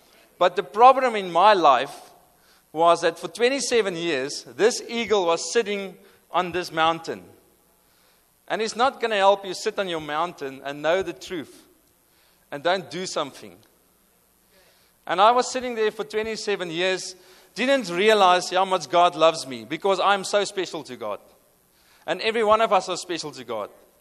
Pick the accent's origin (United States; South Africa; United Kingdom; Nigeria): South Africa; first language Afrikaans; English is a second language; Sorry, my first language is not English. So I'm going to try to with my English. My first language is Afrikaans.